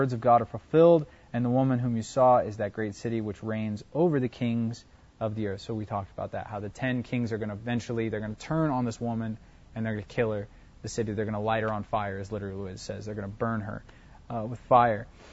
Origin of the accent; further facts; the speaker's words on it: Tucson, Arizona, United States; when you're growing up in Tucson and stuff, you know about, I went to CDO